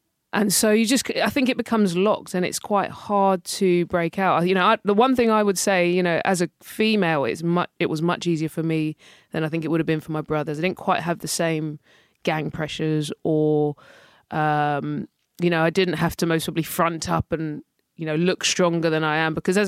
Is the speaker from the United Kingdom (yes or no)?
yes; London, United Kingdom; well, I grew up near Loughborough Junction, you've got Mike's Field Estate and stuff like that.